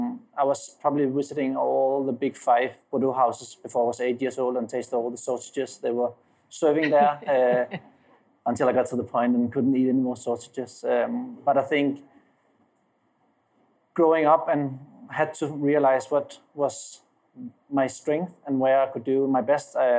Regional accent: Copenhagen, Capital Region, Denmark; So I'm from Europe, so we'd start drinking a little bit earlier, which meant that every summer we will take a trip from Copenhagen, Denmark, where I'm born and raised, and drive down to the south of France

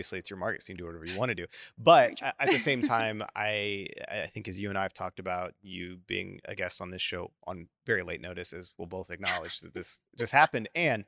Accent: Dallas, Texas, United States; Well, I grew up in Dallas and Dallas is pretentious.

